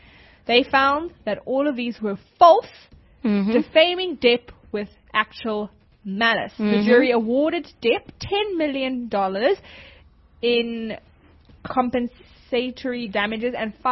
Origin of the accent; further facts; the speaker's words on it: South Africa; I'm from South Africa, that's why I don't have a holiday.